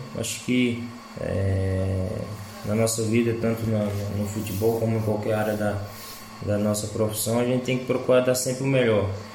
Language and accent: Portuguese; Bahia, Brazil; now in Portugal; E conheço mais mesmo é como baiano no Brasil e aqui também.